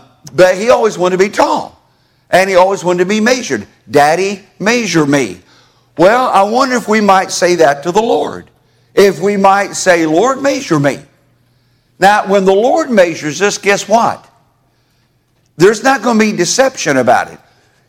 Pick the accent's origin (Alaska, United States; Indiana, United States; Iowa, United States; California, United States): Indiana, United States; But I grew up in Hendricks County right next to it. And then my dad's from Montgomery County right next to Boone County. And so I know about that part of the world.